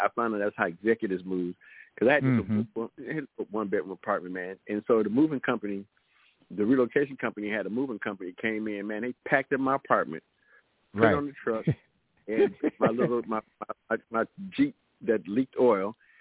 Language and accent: English; Detroit, Michigan, United States; now in Texas, United States; I'm from Detroit. That's where I got my, that's where I, you know, that's where I'm born and bred.